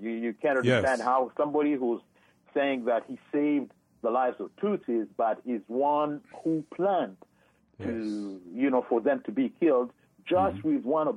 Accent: Canada; we can't understand as a Canadian how our government can decide

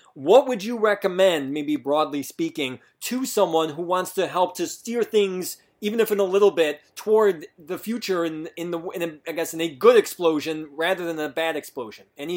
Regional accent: Grand Rapids, Michigan, United States; where I was growing up in Grand Rapids, Michigan

